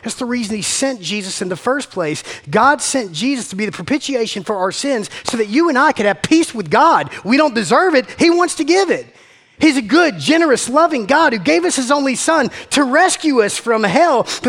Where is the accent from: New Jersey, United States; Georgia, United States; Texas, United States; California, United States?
Georgia, United States; Macon; I grew up in Macon. They didn't teach us SAT words in Macon, man.